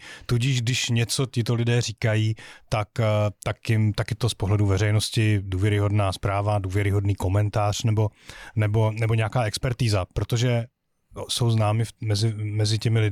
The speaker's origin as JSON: {"language": "Czech", "town": "Břeclav", "region": "South Moravian Region", "country": "Czechia", "tie": "born or raised there", "said": "sám z Jižní Moravy pocházím. Já pocházím z Břeclavy, což je město na, na, na slovensko-rakousko-moravském pomezí."}